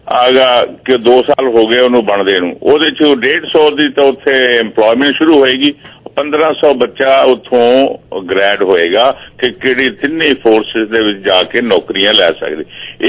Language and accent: Punjabi; Bajwara, Punjab, India; ਮੇਰਾ ਪਿੰਡ ਹੈ ਬਜਵਾੜਾ